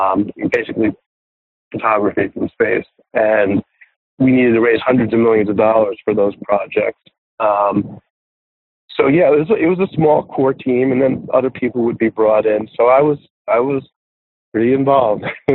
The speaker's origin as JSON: {"language": "English", "town": "Great Neck", "region": "New York", "country": "United States", "tie": "born or raised there", "said": "I grew up in a town called Great Neck, New York, about a half hour east of Manhattan, and basically, stayed there through high school, and then went to Boston for college."}